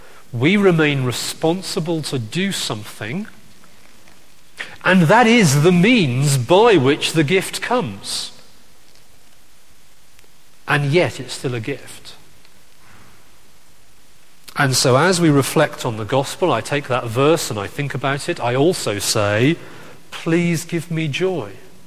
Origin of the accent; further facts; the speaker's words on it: United Kingdom; that might be because I'm British